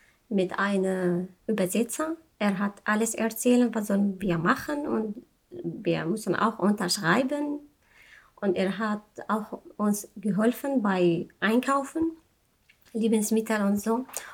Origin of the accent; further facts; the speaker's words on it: Syria; German is a second language; now in Germany; ich komme aus Syrien, seit 6 Jahren hier ich in Deutschland. Ja, zurzeit lebe ich in Elpersbüttel bei Margot.